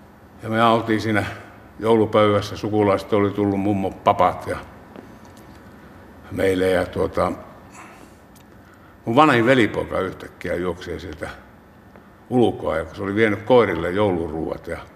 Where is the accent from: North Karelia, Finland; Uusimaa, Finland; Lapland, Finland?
Lapland, Finland; Mä oon Lapista lähtösi. 5-henkinen perhe, 3 veljestä.